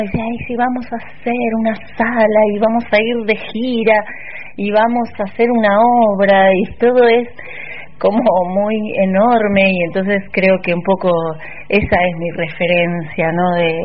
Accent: Viedma, Río Negro, Argentina; born there; me fui de Fisque de ahí a otra sala, que es el Teatro El Tubo, en Viedma, donde nací, y después me vine finalmente al Teatro del Galpón con el Grupo Libres.

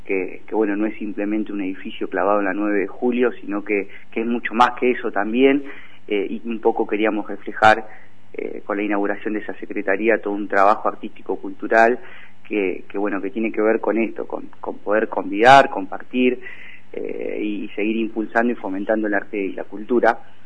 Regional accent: Ingeniero Huergo, Río Negro, Argentina; yo soy ingeniero huergo, estoy hace 10 años acá en la localidad viviendo

